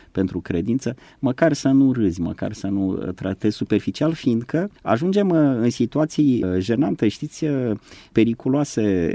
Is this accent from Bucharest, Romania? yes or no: no; Suceava County, Romania; born there; m-am născut în Bucovina și ajung relativ rar pe acolo.